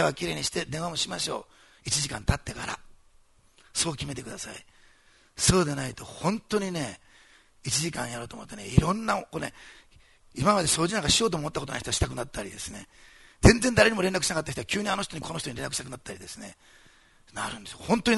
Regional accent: Osaka, Japan; born there; 私大阪生まれで、大阪ってのはせっかちな町なんです

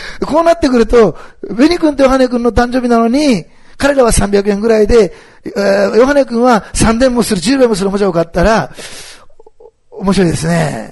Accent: Kansai, Japan; で私は関西の人間ですからね、関東系は苦手なんですよね。

